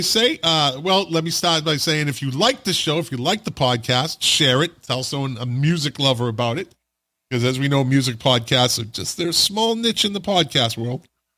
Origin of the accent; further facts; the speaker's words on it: Boston, Massachusetts, United States; Look, I'm from Boston. I leave my R's out of everything except for February.